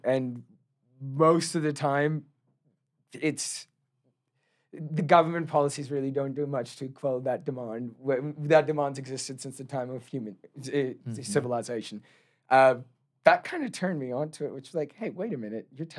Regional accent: Queensland, Australia; I grew up in Australia, in Queensland.

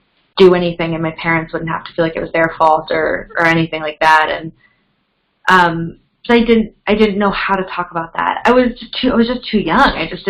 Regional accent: California, United States; I grew up in the town I grew up in, because I grew up in Silicon Valley

